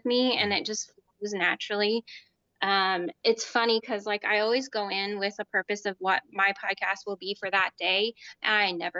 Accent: Indiana, United States; I grew up in Indiana. I am from a, it's bigger now, but when I grew up, the town was very small, in a bunch of cornfields surrounded, very big factory type community.

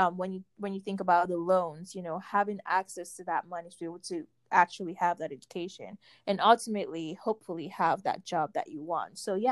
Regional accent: Cameroon; Again, I will always just say I'm from Cameroon. I did not have a computer back then to use, period.

